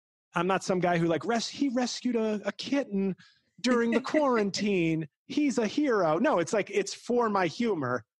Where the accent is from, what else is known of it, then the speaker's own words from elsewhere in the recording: New York, United States; moved away as an adult; I just had to leave after 40 years of being a New Yorker.